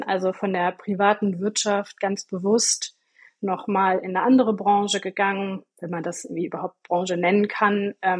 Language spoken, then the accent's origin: German; North Rhine-Westphalia, Germany; ich bin aufgewachsen in NRW, habe dort Abi gemacht und bin danach für ein Auslandsjahr nach Südafrika.